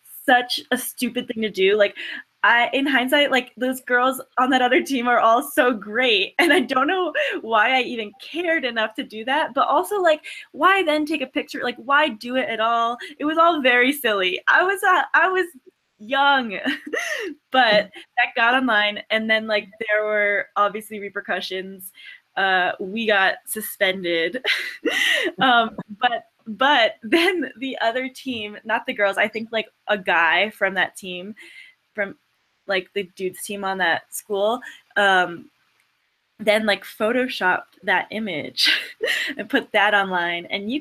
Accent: Rhode Island, United States; I like running in Rhode Island. I grew up in Rhode Island.

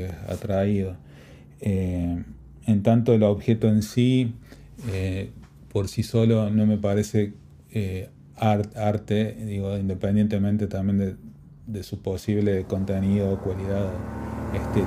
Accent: Córdoba, Argentina; estudié piano también en mis inicios en Córdoba, de donde soy oriundo.

